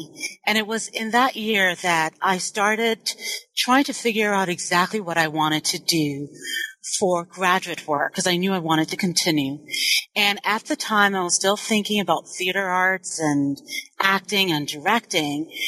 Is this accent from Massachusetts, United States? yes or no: yes; Massachusetts, United States; also born or lived in Nigeria; I am originally from Nigeria. So I was born in Nigeria, and when I was about 2 years old, my family moved to the U.S. My parents were both at the University of Massachusetts